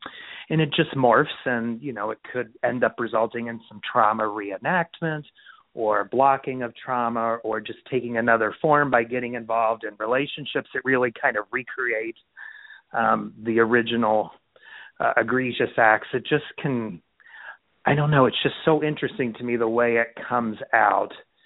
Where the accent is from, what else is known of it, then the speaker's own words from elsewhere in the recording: Kentucky, United States; I grew up in Kentucky. And where I grew up in was very rural